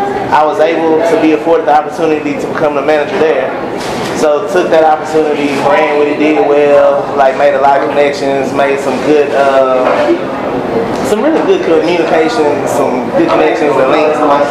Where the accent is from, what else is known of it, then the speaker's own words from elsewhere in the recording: Dallas, Texas, United States; So graduating high school, I left Dallas. I'm from Dallas. Came down to Austin